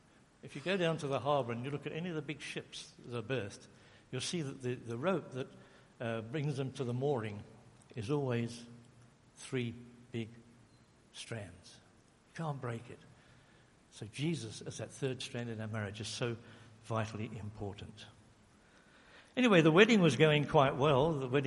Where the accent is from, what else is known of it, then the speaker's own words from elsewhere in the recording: England, United Kingdom; I was born and bred in England.